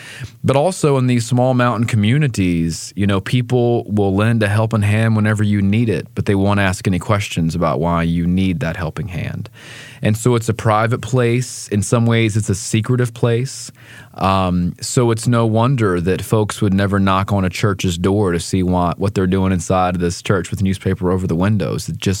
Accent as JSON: {"language": "English", "town": "Gastonia", "region": "North Carolina", "country": "United States", "tie": "born or raised there", "said": "And I was raised in Gastonia, right next door to PTL, so I grew up, you know, watching the rise of PTL with Jim and Tammy Faye Baker"}